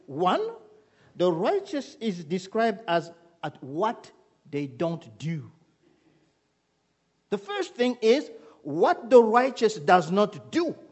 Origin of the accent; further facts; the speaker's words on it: DR Congo; first language French; English is a second language; originally I am from Congo. You understand that from my accent. So I speak French, but I love preaching in English too.